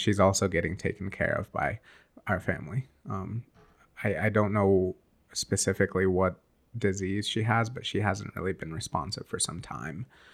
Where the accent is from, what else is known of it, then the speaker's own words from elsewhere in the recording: United States; Well, I was born in the United States.